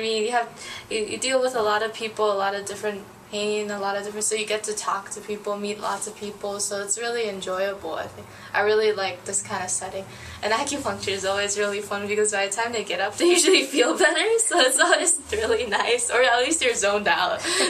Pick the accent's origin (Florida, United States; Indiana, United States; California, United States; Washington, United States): Florida, United States; now in Minnesota, United States; Everybody asks me how I got here because I'm from Florida. I'm in Minnesota now.